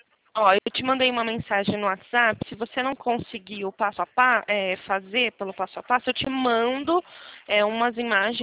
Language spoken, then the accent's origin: Portuguese; Araras, São Paulo, Brazil; Eu sou de Arara, São Paulo.